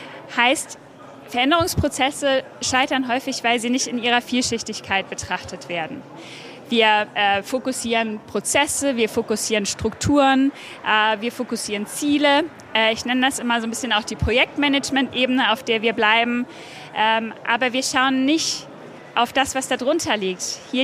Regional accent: North Germany, Germany; now in Köln, Germany; Ich bin stolze Norddeutsche, schwedisch im Herzen, in der Welt zu Hause, derzeit stationiert in Köln

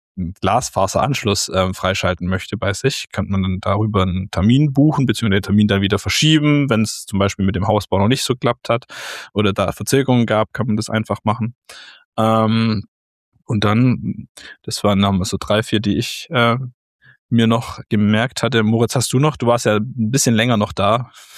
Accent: Baden-Württemberg, Germany; vor allem für mich als Schwabe

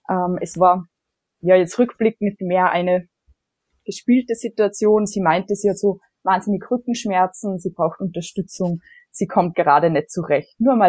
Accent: Salzburg, Austria; Man hört so ein bisschen, ich komme aus Österreich, also ich bin ursprünglich aus Salzburg.

